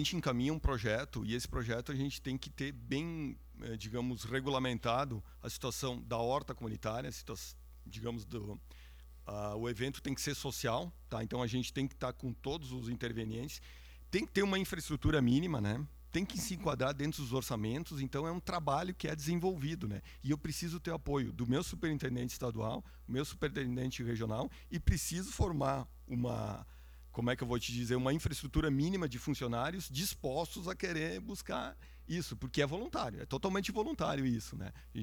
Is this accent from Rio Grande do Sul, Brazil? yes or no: yes; Bento Gonçalves, Rio Grande do Sul, Brazil; born there; mas eu nasci em Bento aqui.